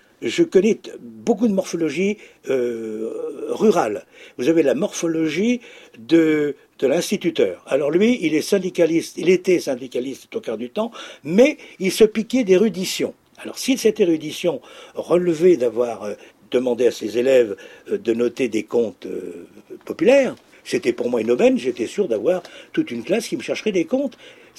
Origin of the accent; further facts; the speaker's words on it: Provence-Alpes-Côte d'Azur, France; chez nous en Camargue